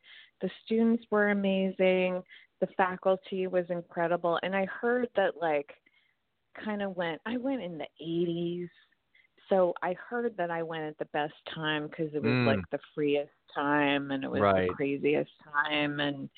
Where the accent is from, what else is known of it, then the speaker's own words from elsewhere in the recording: New York City, New York, United States; It was really early on for me because my parents were artists in Manhattan, and I was seriously indulged.